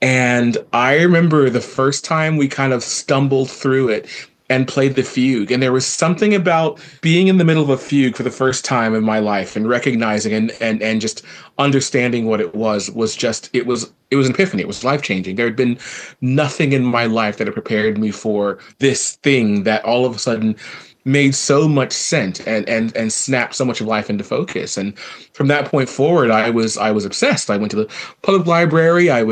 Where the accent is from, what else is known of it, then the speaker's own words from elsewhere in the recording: Gainesville, Florida, United States; born and raised in Florida, Gainesville, Florida.